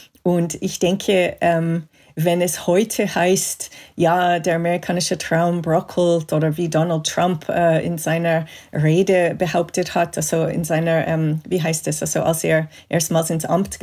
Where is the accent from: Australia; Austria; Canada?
Canada; Montreal, Quebec; ich bin in Kanada aufgewachsen, in Montreal. Wie die meisten Städte in Kanada ist das wie eine Fahrstunde von der amerikanischen Grenze entfernt.